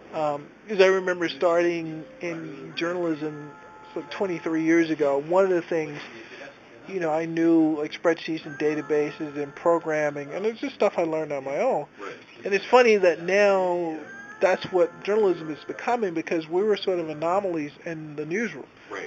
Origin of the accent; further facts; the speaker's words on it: Minneapolis, Minnesota, United States; Aaron Pilhoffer, a good friend of mine. We're both from Minneapolis.